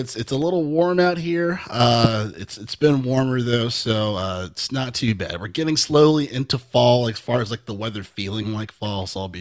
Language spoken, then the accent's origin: English; Redlands, California, United States; taking it back to the roots of growing up in one of my hometown, Redlands, California